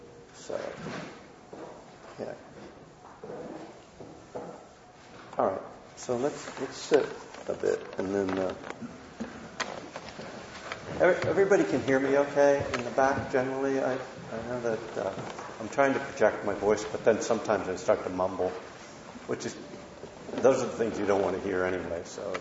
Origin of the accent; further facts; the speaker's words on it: United States; now in abroad; Sometimes I go into a shop and I'm like, they're going to know I'm American.